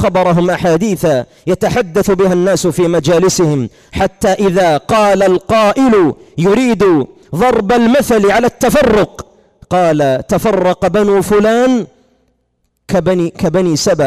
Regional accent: Saudi Arabia; لماذا عندنا في السعودية القول الفقهي واحد؟

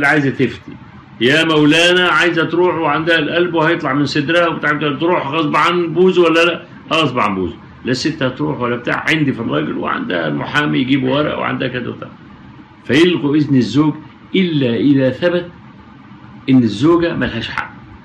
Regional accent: Egypt; زي جماعة عندنا في مصر اخبار اليوم

